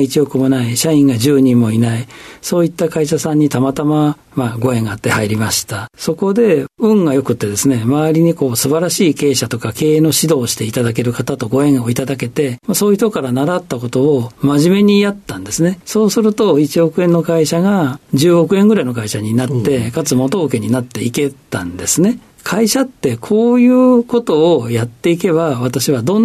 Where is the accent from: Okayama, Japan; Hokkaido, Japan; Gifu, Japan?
Gifu, Japan; 岐阜でございます。